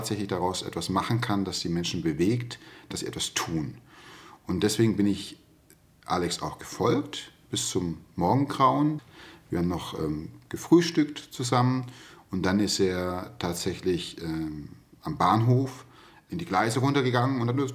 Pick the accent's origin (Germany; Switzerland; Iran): Germany; Southern Germany; moved away as an adult; also born or lived in Mainz; now in Hamburg, Germany; ich bin jetzt 44. Ich komme eigentlich aus Süddeutschland, da bin ich aufgewachsen